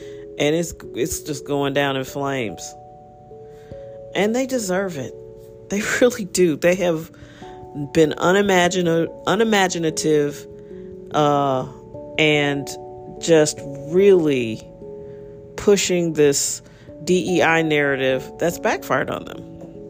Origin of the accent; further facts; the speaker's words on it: Missouri, United States; And I'm glad they're in my home state.